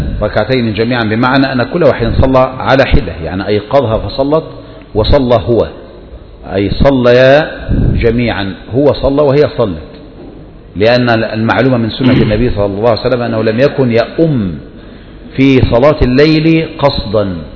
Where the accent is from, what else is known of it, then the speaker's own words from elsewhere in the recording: Egypt; عندنا في مصر في رمضان